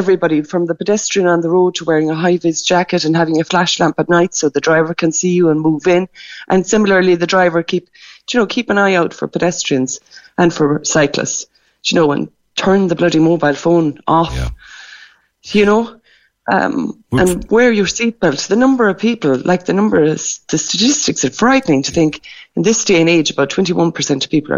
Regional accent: Ireland; As Irish people, myself included

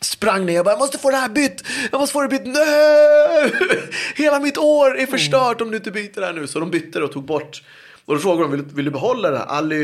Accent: Uppsala, Uppsala County, Sweden; also born or lived in Uganda; Sen flyttade vi tillbaka till Uganda liksom för att straighten some things out. Och medan vi var där 76 så föddes jag. Sen kom vi tillbaka till Uppsala.

